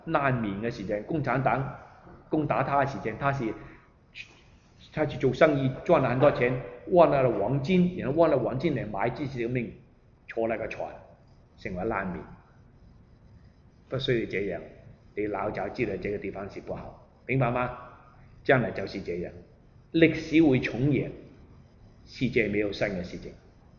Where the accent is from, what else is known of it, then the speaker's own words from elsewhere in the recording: Hong Kong; moved away; 我从香港来，我来了很久，40多年